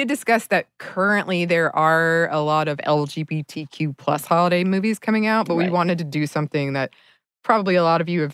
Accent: Dahlonega, Georgia, United States; Hallmark movies were filmed in my hometown of Dahlonega, Georgia.

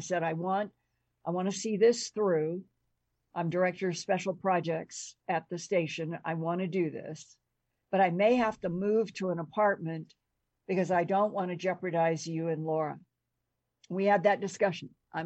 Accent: United States; as an American journalist that I honestly lived and was brought up that I could do and be anything that I wanted to be.

